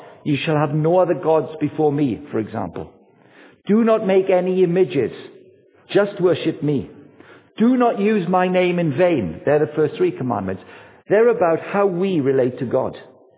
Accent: Wales, United Kingdom; Sporty, but it's American sporty, which was weird, because I'm Welsh.

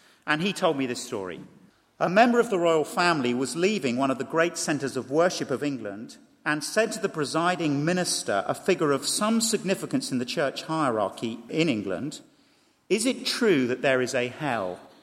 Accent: DR Congo; born or raised there; also born or lived in Chile / Uganda

